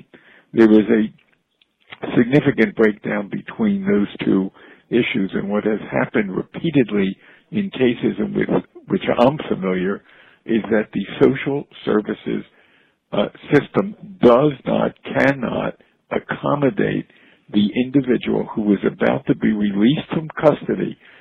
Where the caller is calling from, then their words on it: Philadelphia, Pennsylvania, United States; I'm calling from Philadelphia.